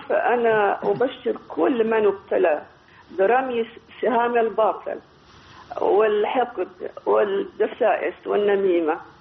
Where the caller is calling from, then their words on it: United Arab Emirates; من الإمارات.